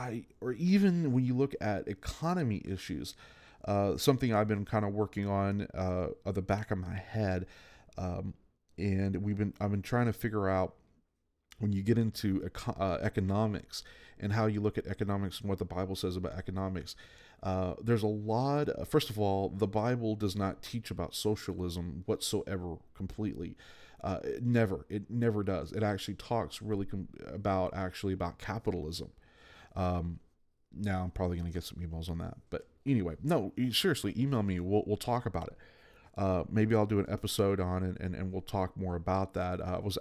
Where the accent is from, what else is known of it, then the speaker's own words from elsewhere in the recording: United States; And now, as a American, we should allow everyone necessarily to have the right to live any way they want to live.